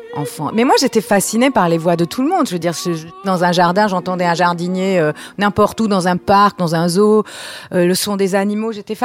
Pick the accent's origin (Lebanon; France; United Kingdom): United Kingdom; England; Je viens d'une famille musicale, et même en Angleterre, là où j'ai grandi, j'ai chanté dans les chœurs.